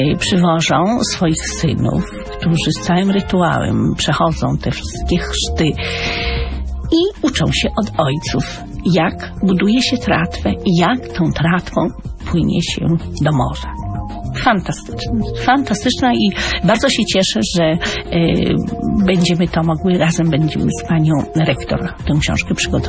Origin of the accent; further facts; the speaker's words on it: Szczecin, West Pomeranian Voivodeship, Poland; spotykam ludzi, marynarzy różnych narodowości, którzy jak słyszą, że jestem ze Szczecina